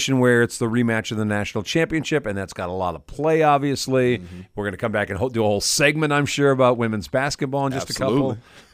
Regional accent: Milwaukee, Wisconsin, United States; I grew up in Milwaukee.

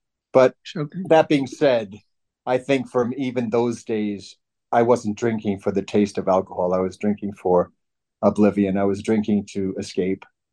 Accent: Long Island, New York, United States; 18 was the drinking age in New York, where I grew up. I grew up on Long Island.

